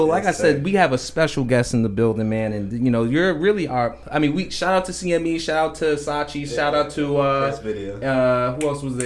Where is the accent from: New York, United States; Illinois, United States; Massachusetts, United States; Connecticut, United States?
New York, United States; I'm a New Yorker too, but I don't really rep no New York teams.